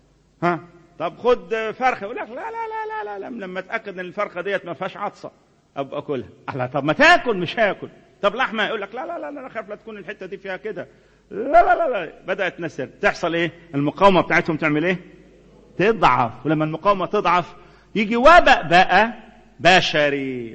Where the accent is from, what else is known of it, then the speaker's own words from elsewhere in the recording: Aswan Governorate, Egypt; فمثلا عندنا في الصعيد في أسوان والسيل وكومومبو والحتة الصعبة اللي هناك دي